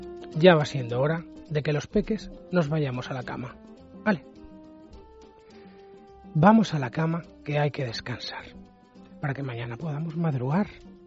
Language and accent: Spanish; Spain; Pero tampoco podemos olvidar que somos españoles. Somos españoles, señores.